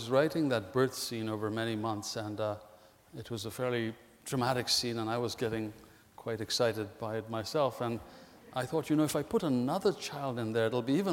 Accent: Ethiopia; I was born in Ethiopia, and I lived through the very same political, social events

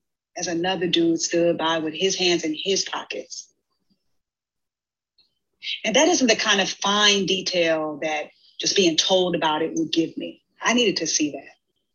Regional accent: Inglewood, California, United States; coming back to Los Angeles, my hometown of Inglewood, and seeing things burn to the ground.

